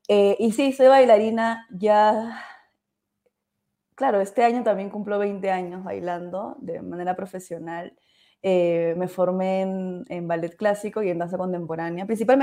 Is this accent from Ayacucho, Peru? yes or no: no; Lima, Peru; now in Cusco, Peru; Ya vivo acá hace 8 años, puedes creerlo, hace 8 años. Soy original de Lima, pero bueno, me vine a Cusco como por 3 meses y ya acabo de cumplir 8 años por acá.